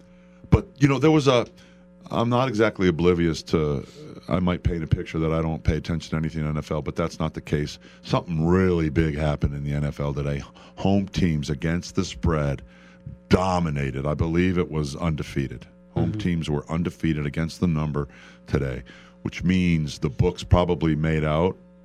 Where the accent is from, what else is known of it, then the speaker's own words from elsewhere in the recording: Milwaukee, Wisconsin, United States; But, you know, I'm from Milwaukee, so I'm a Packer fan.